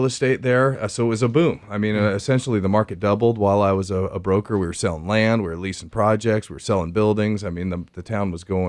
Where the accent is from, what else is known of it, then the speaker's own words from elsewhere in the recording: Las Vegas, Nevada, United States; I was born and raised in Las Vegas where my dad was an English professor.